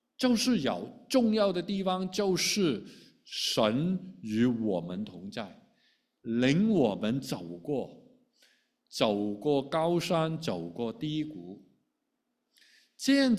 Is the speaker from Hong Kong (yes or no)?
yes; Hong Kong; now in Toronto, Canada; 回头看这四十年的人生啊，那假如我从香港来啊，如果我那个时候没有来加拿大读书，